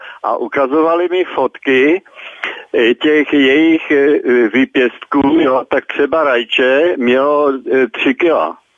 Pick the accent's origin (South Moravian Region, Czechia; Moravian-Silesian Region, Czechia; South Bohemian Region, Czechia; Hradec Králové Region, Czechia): Moravian-Silesian Region, Czechia; Ostrava; Vy jste z Ostravy, já jsem z Ostravy